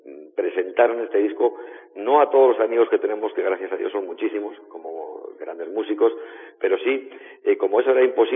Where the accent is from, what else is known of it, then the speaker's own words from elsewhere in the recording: Casas del Monte, Extremadura, Spain; que soy, pues eso, de Casas del Monte prácticamente.